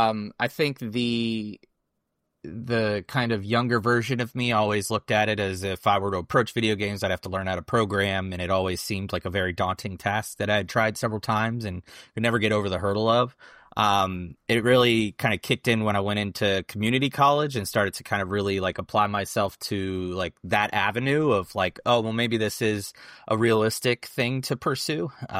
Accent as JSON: {"language": "English", "region": "Maryland", "country": "United States", "tie": "born or raised there", "said": "I grew up in Maryland. I've been here since I was about 6 years old. Parents were in the Air Force, so I moved around as a kid. But we started our journey at second grade, about 2001, in Maryland."}